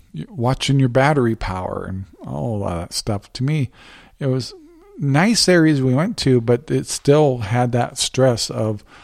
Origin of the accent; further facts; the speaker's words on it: Washington, United States; I'm from Washington